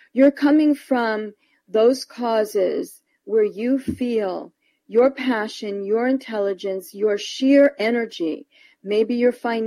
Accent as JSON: {"language": "English", "region": "New York", "country": "United States", "moved": "yes", "lives_now": "California, United States", "said": "I am from New York, and I moved to California. So I have that hardcore, powerful, substantial East Coast New York energy, which is very reality-based."}